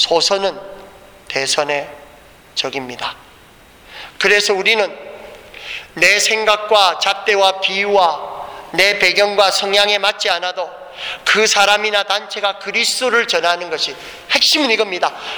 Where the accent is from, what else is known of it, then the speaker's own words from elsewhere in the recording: Busan, South Korea; 대구나 부산은 제 고향이 부산이라니까